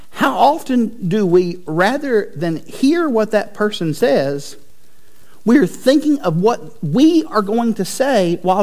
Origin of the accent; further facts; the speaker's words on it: Chattanooga, Tennessee, United States; I grew up in Coca-Cola country. Atlanta's Coca-Cola, Chattanooga, where I was a child and much of an adult.